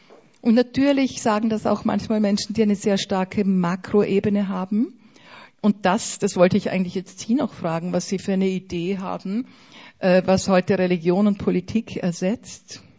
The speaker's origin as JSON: {"language": "German", "region": "South Tyrol", "country": "Italy", "said": "Wenn ich an Südtirol denke, meine Identität als Südtiroler."}